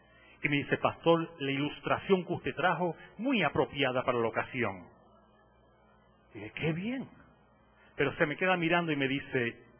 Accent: Aguadilla, Puerto Rico; Cuando yo pastoreaba en Aguadilla, yo soy natural de Aguadilla, donde las piedras cantan y el rocío de la montaña baja hasta el mar y en él se baña

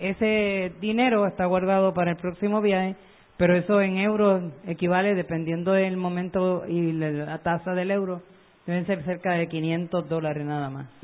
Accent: Puerto Rico; usted nunca como puertorriqueño va a decir que algo que le han traído pues no le gustó

